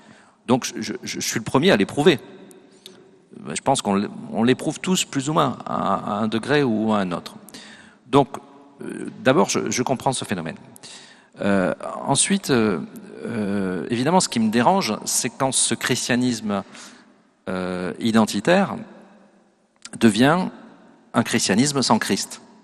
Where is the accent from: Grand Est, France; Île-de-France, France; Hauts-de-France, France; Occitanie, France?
Occitanie, France; Toulouse; que je suis très content de venir à Toulouse, parce que je suis toulousain. C'est mon identité.